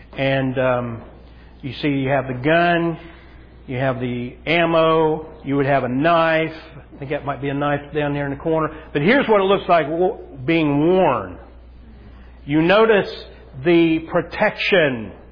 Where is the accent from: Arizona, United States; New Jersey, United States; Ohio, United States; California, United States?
Ohio, United States; moved away; I was from Southern Ohio, and I came straight up Route 23. Why? There were no jobs down there, and it got me away from those influences.